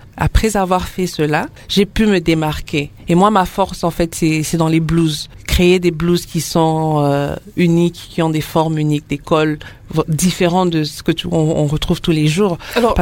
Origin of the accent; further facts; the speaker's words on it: DR Congo; j'ai grandi au Congo